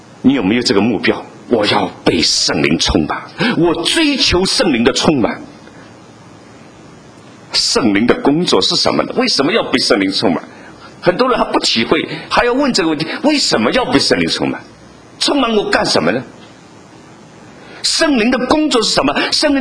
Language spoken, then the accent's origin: Chinese; China; 我们在中国长大，我们讲国语，我们讲普通话，是很自然的，